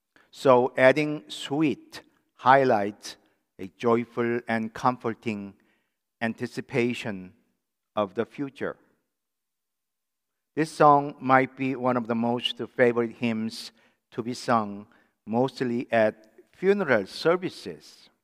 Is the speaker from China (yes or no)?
no; South Korea; I remember when I was growing up in Korea during 1960s and 70s